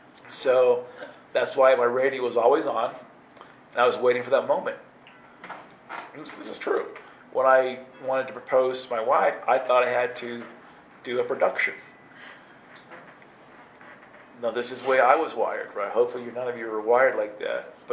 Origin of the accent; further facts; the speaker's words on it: Oklahoma, United States; we would, you know, travel cross country because we're from Oklahoma and we're usually elsewhere.